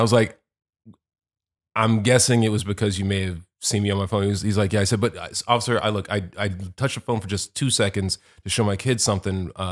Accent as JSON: {"language": "English", "region": "Virginia", "country": "United States", "tie": "born or raised there", "said": "where I grew up in Virginia."}